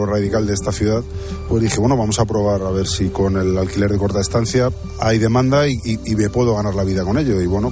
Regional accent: Madrid, Community of Madrid, Spain; como buen madrileño, observo mucho mi ciudad

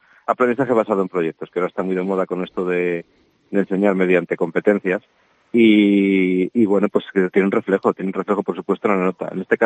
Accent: Zamora, Castile and León, Spain; a lugares que muy poca gente conoce dentro de Zamora, y eso que somos de Zamora

